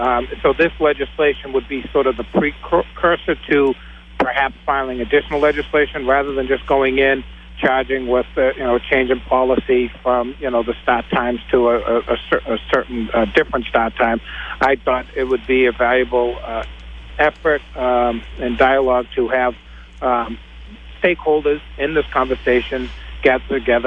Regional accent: Dedham, Massachusetts, United States; My hometown is Dedham

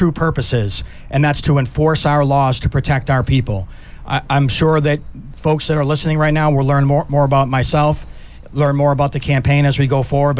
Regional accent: Weymouth, Massachusetts, United States; also born or lived in Boston / Carver; I was born in Boston. I grew up on the South Shore in Weymouth and Carver. I'm from a blue-collar family on the South Shore.

